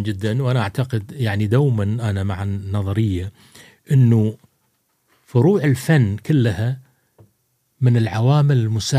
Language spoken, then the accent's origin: Arabic; Qatar; إحنا عندنا في قطر الآن